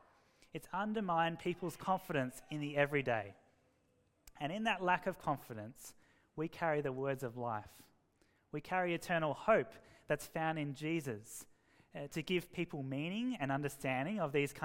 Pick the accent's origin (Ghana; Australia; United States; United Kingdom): Australia; Sydney, New South Wales; Oh, we're from Sydney. It's a pretty multicultural place in Sydney.